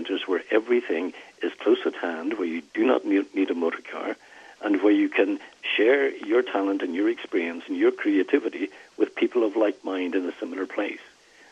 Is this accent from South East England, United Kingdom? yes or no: no; Northern Ireland, United Kingdom; where I come from, I was born in Northern Ireland. And there are two different cultures in Northern Ireland, one British and one Irish.